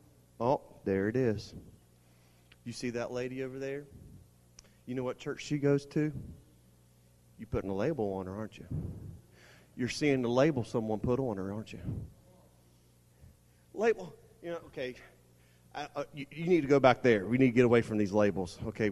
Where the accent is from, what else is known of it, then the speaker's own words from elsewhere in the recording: Charleston, West Virginia, United States; When I come from Charleston, and my grandmother said that she came from St. Albans